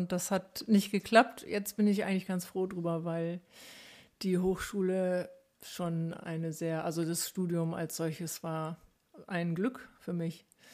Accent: Hamburg, Germany; now in Bremen, Germany; Ich bin in Hamburg aufgewachsen.

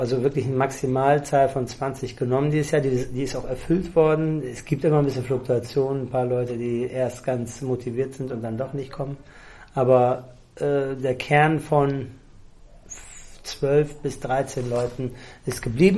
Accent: Bremen, Germany; Ich bin zwar gebürtiger Bremer, aber...

